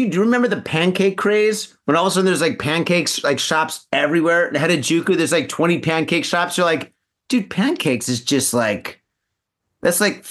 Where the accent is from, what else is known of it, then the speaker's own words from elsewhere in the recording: Michigan, United States; Yeah, dude, I'm from Michigan, right?